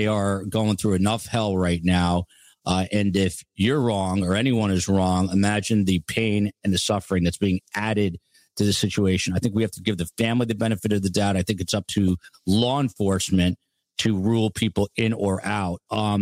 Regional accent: New Jersey, United States; I grew up in Jersey. The only people that had guns were cops and convicts.

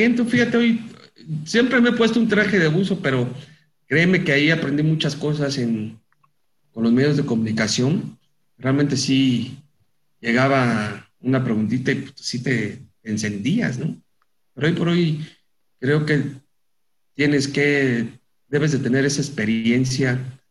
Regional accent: Mexico; como mexicano, lo único que quieres es que le vaya bien a tus compatriotas.

